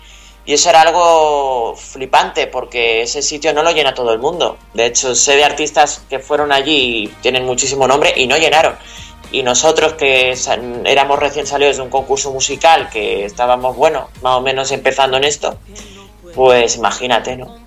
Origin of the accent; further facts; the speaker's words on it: Alicante, Valencian Community, Spain; Hombre, claro que sí, en mi tierra.